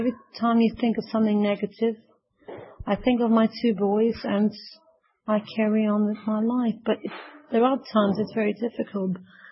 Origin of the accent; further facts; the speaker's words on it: Tanzania; I'm 47 years old. I live in Tanzania. I'm half Greek, half Italian, but I was brought up in Tanzania.